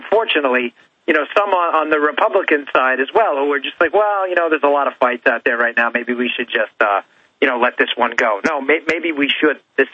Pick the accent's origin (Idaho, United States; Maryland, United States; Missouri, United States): Maryland, United States; I was at a Second Amendment rally yesterday in Annapolis, my home state here in Maryland